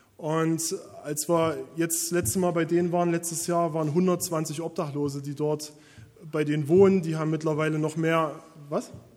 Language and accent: German; Freiberg, Saxony, Germany; Ich komme aus Freiberg, wir wohnen in Freiberg. Ich bin dort Pastor in der Adventgemeinde.